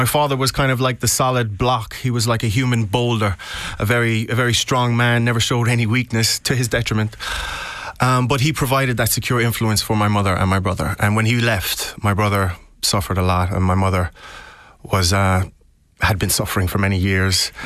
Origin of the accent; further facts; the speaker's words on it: Tralee, County Kerry, Ireland; That's why the name of the memoir is Memory Town, because Tralee was once my hometown, and then it just, the home was kind of completely removed and it became my memory town.